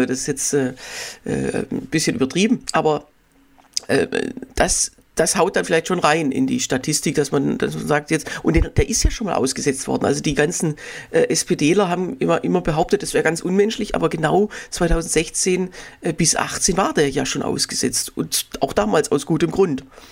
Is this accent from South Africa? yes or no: no; Heilbronn, Baden-Württemberg, Germany; das war bei uns in Heilbronn halt